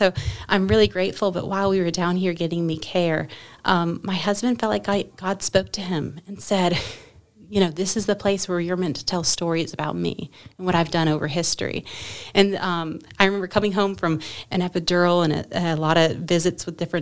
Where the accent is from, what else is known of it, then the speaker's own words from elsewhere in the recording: Childersburg, Alabama, United States; So I grew up in Childersburg, Alabama. So I'm a local, and I absolutely loved growing up at the cave.